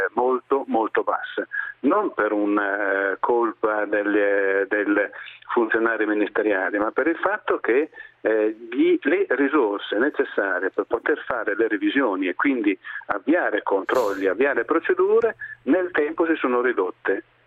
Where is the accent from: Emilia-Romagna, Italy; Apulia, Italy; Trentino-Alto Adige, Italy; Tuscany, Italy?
Emilia-Romagna, Italy; Modena; Io peraltro incidentalmente sono modenese.